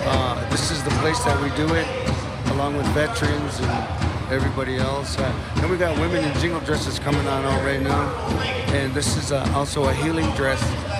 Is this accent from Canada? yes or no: no; United States; as Indian people, we were given so little, so we take what we get and we make something good out of it.